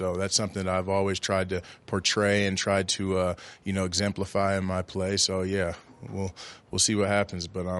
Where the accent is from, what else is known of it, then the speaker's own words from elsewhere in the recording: Minnesota, United States; I'm from Minnesota, so, you know, obviously we didn't make the playoffs. But, you know, being back home in Minnesota, watching the Vikings play